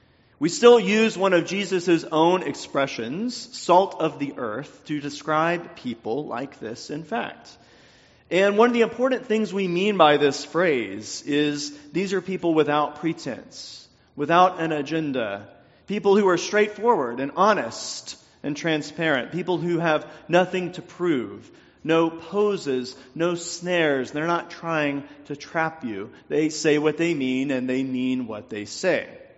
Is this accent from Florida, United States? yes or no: no; Louisiana, United States; accent: southern; Somehow, I lost my southern accent, most of it. And even though I know that consciously people don't mean anything particularly discriminatory when they say, "You don't sound like you're from Louisiana,"